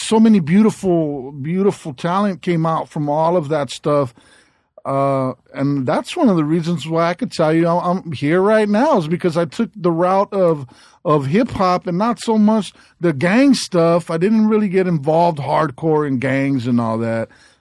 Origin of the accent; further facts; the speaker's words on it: South Gate, California, United States; I grew up in Southgate, yeah.